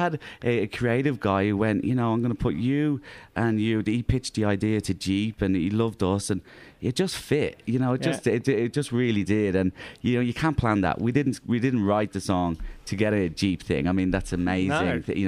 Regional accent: Ireland; now in Australia; Obviously, I'm Irish.

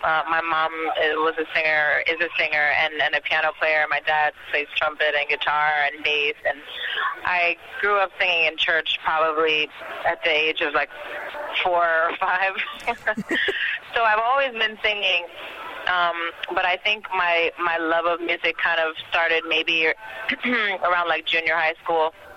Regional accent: Bronx, New York, United States; I'm from the Bronx, actually.

